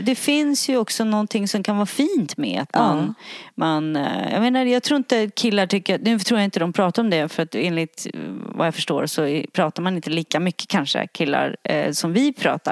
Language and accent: Swedish; Ulvöja, Västernorrland County, Sweden; Och att vi ska få åka till Ulvöja där vi växte upp.